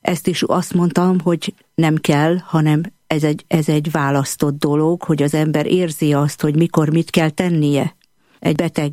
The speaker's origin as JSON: {"language": "Hungarian", "region": "Budapest", "country": "Hungary", "tie": "born or raised there", "said": "Kőbányán, Budapesten születtem, hát Kőbánya szívem csücske, úgyhogy én nagyon szeretek ott lenni, ott élni, és ott is dolgozok, amióta csak dolgozom. Nemigen hagytam el Kőbányát soha. Keresztény családból származom, egy nagy családból, tulajdonképpen 7. gyerekként születtem meg"}